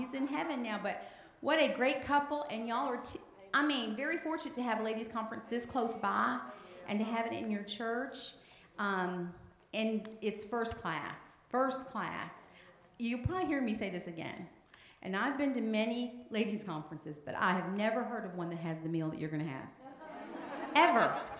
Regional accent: Mississippi, United States; But I'm from Mississippi, and if you've never been to Walls, probably nobody has even heard of it.

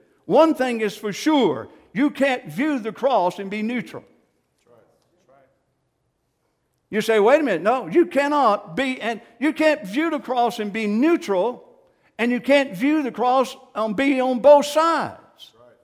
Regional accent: United States; I thank God for my freedom as America, as American.

